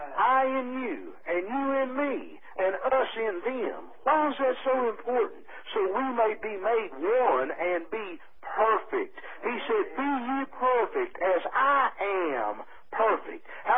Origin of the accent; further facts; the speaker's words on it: Ohio, United States; You know, I come down here from Ohio. … I was born April 6, 1958.